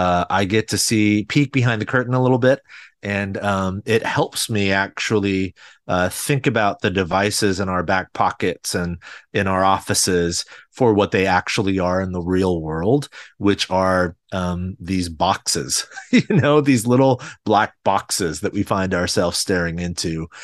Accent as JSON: {"language": "English", "region": "California", "country": "United States", "tie": "born or raised there", "said": "I grew up in a single parent home, just my mother and I."}